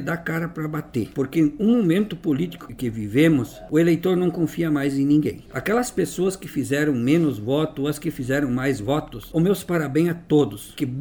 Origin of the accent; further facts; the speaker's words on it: Ronda Alta, Rio Grande do Sul, Brazil; Porque eu nasci e me criei aqui em Ronda Alta. E eu quero ficar por o resto da minha vida aqui